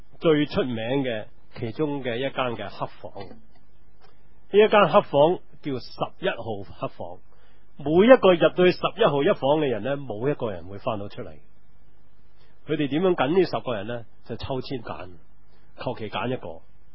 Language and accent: Cantonese; Guangdong, China; 咁我哋中国人好多时候咧都真系噶